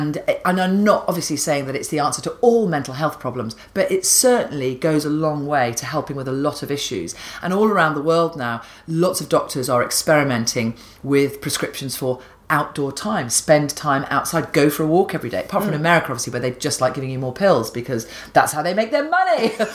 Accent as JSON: {"language": "English", "region": "East Midlands", "country": "United Kingdom", "tie": "born or raised there", "said": "So I grew up in Rutland. It's so fine. You don't need to know it, because it's okay that you don't, because it's the smallest county in England."}